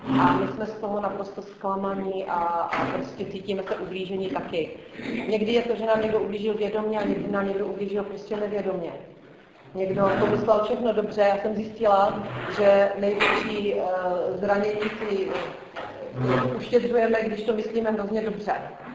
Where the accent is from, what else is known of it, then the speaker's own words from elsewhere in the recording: Zábřeh, Olomouc Region, Czechia; jsem ze Zábřeha.